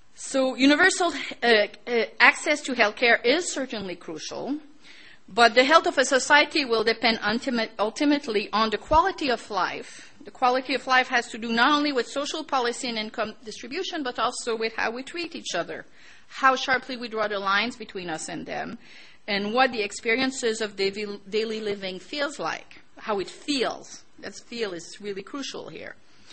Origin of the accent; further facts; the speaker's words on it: Gatineau, Quebec, Canada; I grew up in Quebec, or in Hall, or what is now called Gatineau, which is just at the line between Ottawa and Quebec, and between Ontario and Quebec.